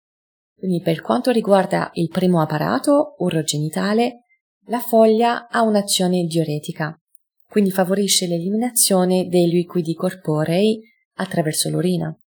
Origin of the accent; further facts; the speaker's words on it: France; accent: French; Italian is a second language; moved away as an adult; now in Italy; come lo potete intuire dal mio accento sono francese. Sono qui in Italia da 13 anni.